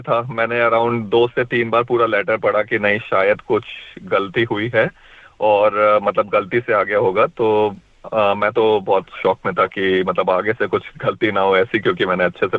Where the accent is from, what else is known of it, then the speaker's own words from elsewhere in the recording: Madhya Pradesh, India; moved away; और मैं मध्य प्रदेश इंडिया से बिलोंग करता हूँ। हाँ जी, मैं यहाँ पर 4 साल से हूँ।